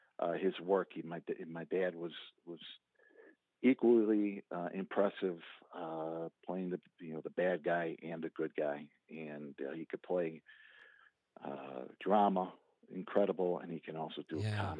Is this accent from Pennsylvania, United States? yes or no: no; Chicago, Illinois, United States; growing up in Chicago on the Northwest Side, Portage Park.